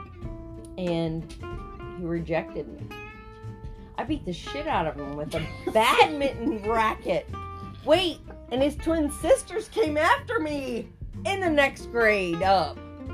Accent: Minneapolis, Minnesota, United States; Well, now I grew up in Minnesota, right?

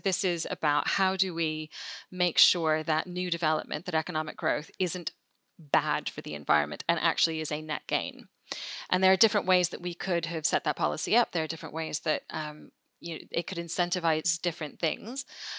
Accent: United States; now in England; if people can't tell from the accent, I am not English. I am American, as opposed to Canadian, which is what I often get.

